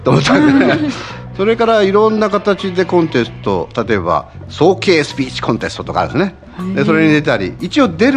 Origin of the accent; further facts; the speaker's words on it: Oita, Japan; 僕は大分県なんですけど